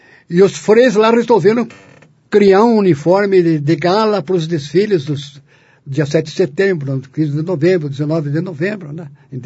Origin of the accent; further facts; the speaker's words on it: Brazil; Eu sou católico, apostólico e não romano. Sou brasileiro.